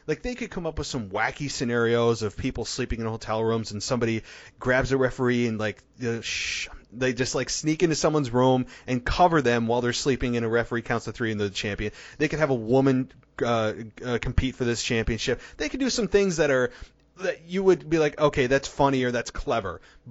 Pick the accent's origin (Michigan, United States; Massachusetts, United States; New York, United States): New York, United States; Albany; basically dying in front of the Albany crowd, my hometown, which I actually did not attend because I couldn't, unfortunately, on Monday night.